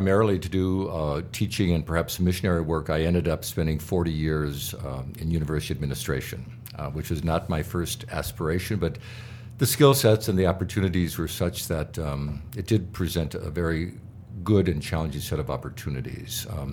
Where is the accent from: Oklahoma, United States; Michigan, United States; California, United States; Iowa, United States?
Iowa, United States; Well, I'm born and bred in Iowa. I'm one of six children.